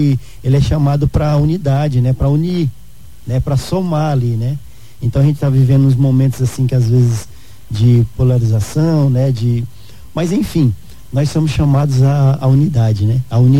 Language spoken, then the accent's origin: Portuguese; Dourados, Mato Grosso do Sul, Brazil; como que esse cara tá sabendo de tudo isso, que nós somos de Dourados?